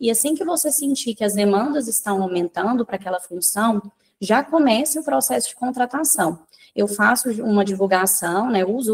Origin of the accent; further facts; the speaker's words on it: Goiânia, Goiás, Brazil; now in Uruaçu, Brazil; sou aqui de Goiânia, da região do estado de Goiás, atualmente minha clínica fica em Uruaçu, onde eu moro já há 4 anos